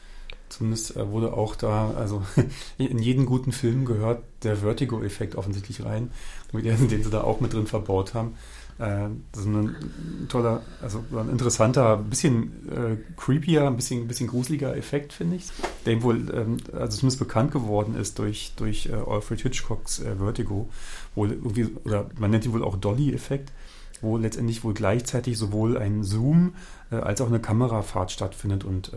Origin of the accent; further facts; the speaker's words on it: Potsdam, Brandenburg, Germany; ich komme ja aus Potsdam, das ist ja Nachbarstadt von Berlin